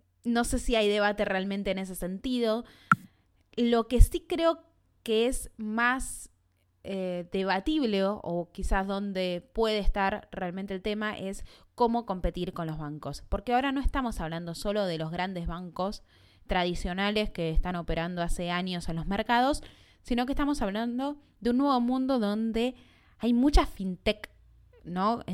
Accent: Argentina; o quizás porque soy argentina

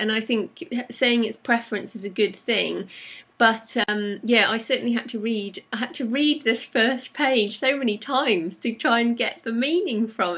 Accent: England, United Kingdom; You know, I am English, so my natural inclination is to write English.

